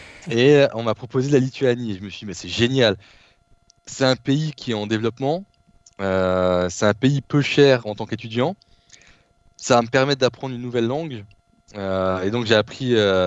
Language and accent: French; Behren-lès-Forbach, Grand Est, France; Donc petite ville, Béren-lès-Forbach. Donc c'est une cité de 10 000 habitants, anciennement cité la plus pauvre de France. 70% il y avait 70% auprès des jeunes de taux de chômage et 35% de taux de pauvreté. Et en fait, donc j'ai grandi dans cette ville.